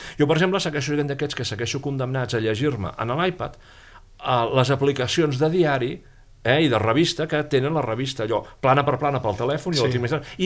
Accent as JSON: {"language": "Catalan", "region": "Catalonia", "country": "Spain", "said": "Com a català"}